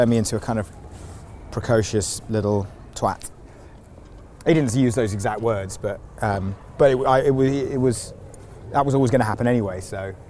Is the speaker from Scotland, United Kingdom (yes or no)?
no; Tadcaster, Yorkshire and the Humber, United Kingdom; also born or lived in London; I was born in London back in the mists of time in the mid-80s. And then we moved up to Yorkshire in, like, 1989, 1990.